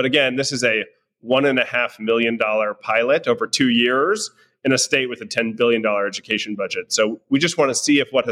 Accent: Cincinnati, Ohio, United States; You know, I grew up in Cincinnati by background.

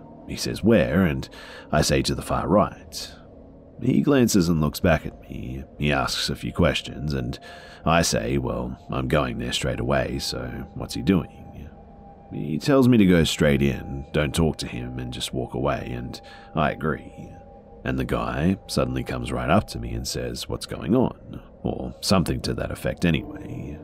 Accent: United Kingdom; I'm British, but I loved it.

